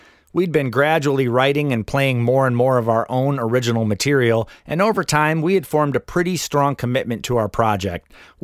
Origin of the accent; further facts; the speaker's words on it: East Lansing, Michigan, United States; MTU's in Houghton, a 500-mile drive from my hometown of East Lansing in Lower Michigan